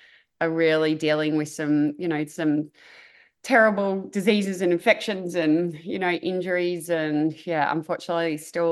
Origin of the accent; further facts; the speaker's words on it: Australia; being an elite athlete and competing for my country it's indescribable, really, to be announced as an Australian champion